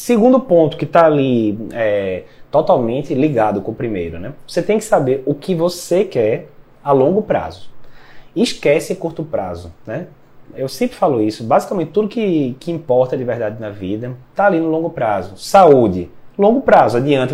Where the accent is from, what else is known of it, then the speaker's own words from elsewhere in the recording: Recife, Pernambuco, Brazil; now in São Paulo, Brazil; Eu vou voltar para Recife, né? Eu sou de Recife, vou voltar para Recife, vou continuar em São Paulo